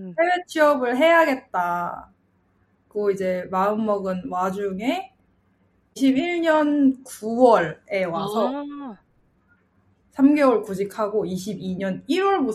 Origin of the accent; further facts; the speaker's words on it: South Korea; 저는 한국에서 나고 자랐기 때문에 해외가 어떤지 궁금하기도 하고, 계속 한국에서 살았으니까